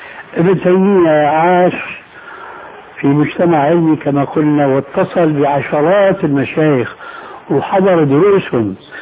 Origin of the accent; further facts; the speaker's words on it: Syria; أنه كما يقولون عندنا في سوريا ما عندهم بقى عمل إلا سند الحيطان أو إلقاء رجل على رجل.